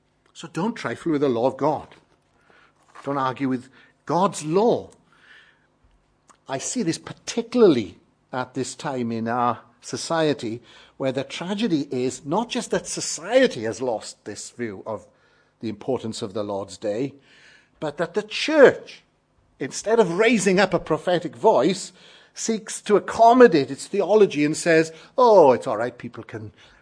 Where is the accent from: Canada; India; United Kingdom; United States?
United Kingdom; Wales; as I was growing up in Wales, Sunday morning, congregation, very small.